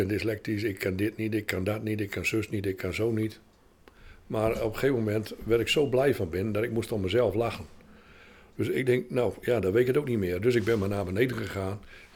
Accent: Zevenhuizen, Groningen, Netherlands; Nou en zo ben ik daar ben ik ook geboren. En ik ben echt opgegroeid in Zevenhuizen.

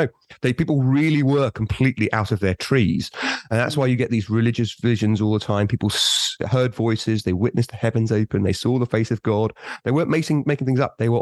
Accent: East of England, United Kingdom; born there; I was born in West Suffolk Hospital

